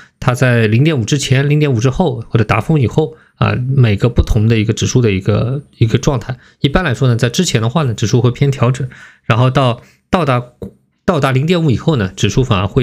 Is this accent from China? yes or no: yes; China; 我们中国人有光啊